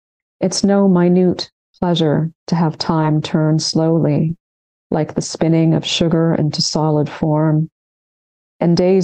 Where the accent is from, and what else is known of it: Jeddah, Makkah Province, Saudi Arabia; born or raised there